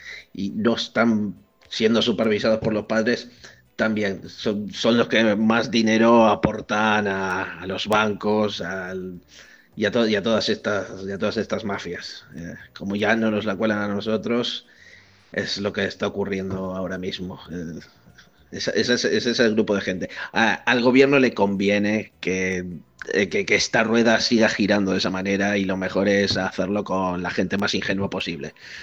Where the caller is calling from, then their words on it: Benaguasil, Valencian Community, Spain; de Benaguasil